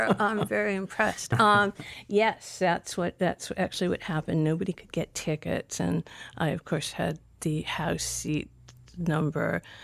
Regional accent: Providence, Rhode Island, United States; And not that I didn't drive growing up in Providence, but what I always loved about New York is that you could just go out anywhere.

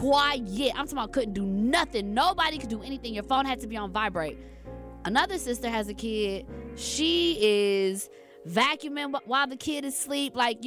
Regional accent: Atlanta, Georgia, United States; Now, Atlanta, I'm from Atlanta. You know, I live in Atlanta, and as we all do.

